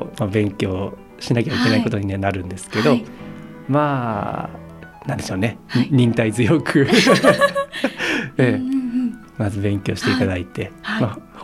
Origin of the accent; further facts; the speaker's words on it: Sukagawa, Fukushima, Japan; うちの実家っていうのは、はい、あの福島の須賀川っていうところがありまして